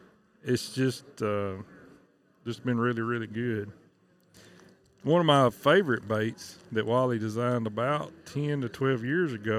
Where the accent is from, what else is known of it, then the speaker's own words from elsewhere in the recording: Tennessee, United States; I guess y'all can tell I'm from Tennessee.